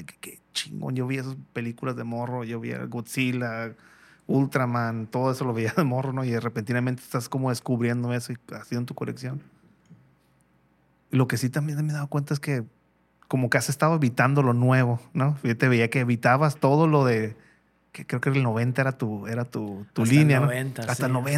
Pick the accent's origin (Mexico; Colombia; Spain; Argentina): Mexico; Y aquí en México, ¿no? Cosa que como mexicanos como que no entendemos muchas veces